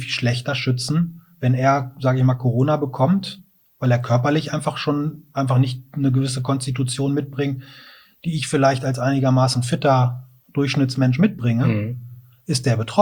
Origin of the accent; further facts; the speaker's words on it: Groß Berkel, Lower Saxony, Germany; Mein Papa war eine Weile mal Ortsbürgermeister in meinem Heimatort in Großberkel.